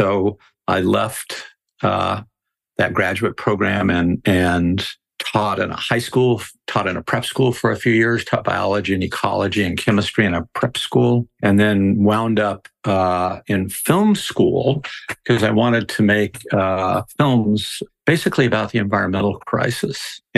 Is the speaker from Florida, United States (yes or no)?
no; Santa Fe, New Mexico, United States; also born or lived in Pecos; I was born in New Mexico, where I was raised, loved being raised in New Mexico in both Santa Fe and a little town called Pecos, which is about 27 miles outside of Santa Fe